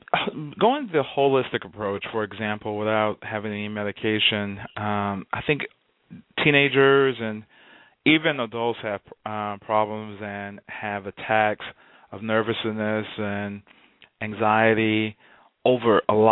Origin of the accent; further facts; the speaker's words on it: Houston, Texas, United States; just from a personal experience, I was raised in Houston.